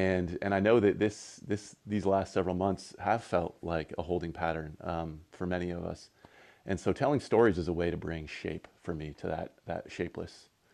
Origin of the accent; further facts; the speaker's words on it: Maine, United States; I take a walk every morning and go down to the river in my hometown, the Androscoggin